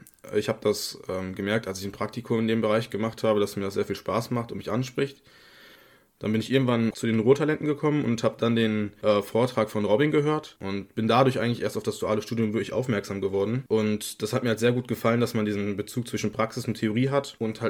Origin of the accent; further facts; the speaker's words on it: Moers, North Rhine-Westphalia, Germany; now in Wolfsburg, Germany; ich bin 21 Jahre alt und komme gebürtig aus Moers. Ich habe mein Abitur bei der Hermann-Runge-Gesamtschule in Moers gemacht und bin jetzt für mein duales Studium nach Wolfsburg gezogen.